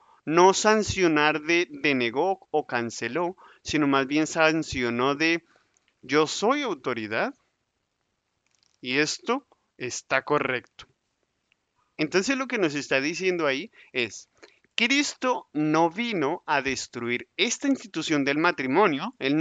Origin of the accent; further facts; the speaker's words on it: Colombia; en el contexto cuando lo entendemos nosotros como colombianos